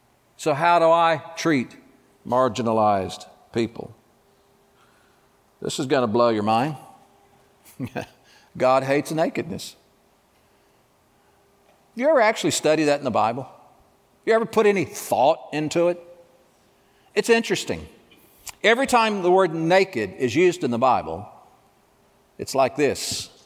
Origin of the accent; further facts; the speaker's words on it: Alabama, United States; I grew up in the Deep South in Alabama, and my mother made sweet tea that was to die for.